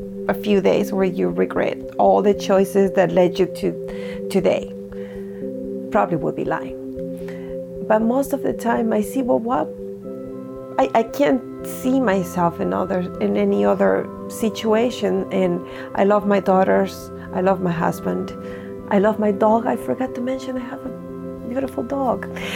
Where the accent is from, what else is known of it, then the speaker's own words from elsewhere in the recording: Cuenca, Azuay, Ecuador; moved away as an adult; now in United States; I grew up in Cuenca my entire life. I lived in the city of Cuenca in Ecuador. Not many people left back then. My entire family was there.